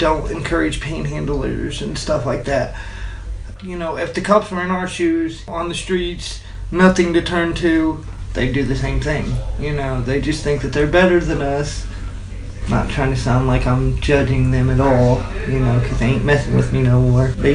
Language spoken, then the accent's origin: English; Indianapolis, Indiana, United States; I'm from Indianapolis. I'm from the South Side.